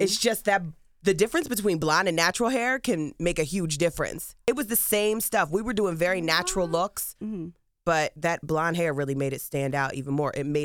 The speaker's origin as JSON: {"language": "English", "town": "Hatfield", "region": "Pennsylvania", "country": "United States", "tie": "born or raised there", "said": "I'm born and raised in Hatfield, Pennsylvania, and then moved to Philadelphia. I was living in Port Richmond"}